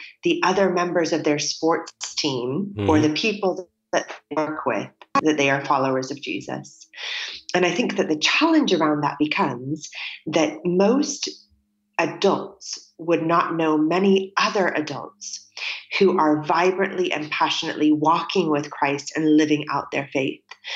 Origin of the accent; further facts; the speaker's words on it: California, United States; accent: American; now in United Kingdom; Now that, it is interesting because my American accent makes me instantly intriguing to people that I meet.